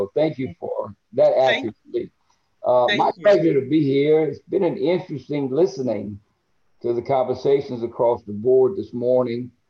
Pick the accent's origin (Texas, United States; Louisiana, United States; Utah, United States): Louisiana, United States; It helped that he was from Arkansas and I was from Louisiana, so we were neighbors